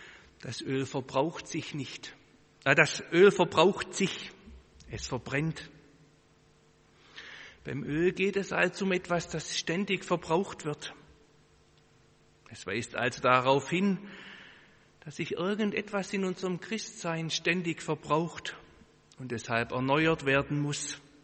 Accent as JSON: {"language": "German", "region": "Baden-Württemberg", "country": "Germany", "said": "vielleicht sind da auch Bayern unter uns, ich selber bin Schwabe."}